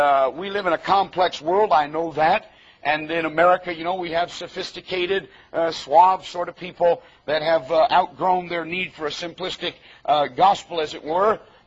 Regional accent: United States; I love my country. I thank God that I'm an American.

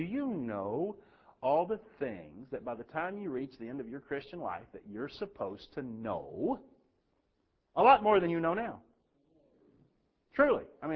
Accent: United States; Because I'm an American.

